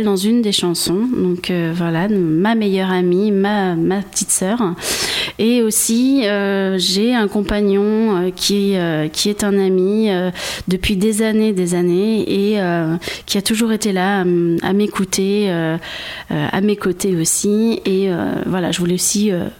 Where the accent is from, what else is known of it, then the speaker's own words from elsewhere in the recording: Grand Est, France; also born or lived in Le Mans / Pays de la Loire; now in Charente-Maritime, France; je ne suis pas issue de la Charente-Maritime, je suis née donc au Mans, dans la Sarthe. Mes parents ayant la bougeotte m'ont fait voyager un petit peu partout dans la France. Je suis partie après en Alsace jusqu'à environ mes 20 ans. Et je suis arrivée après en Charente-Maritime.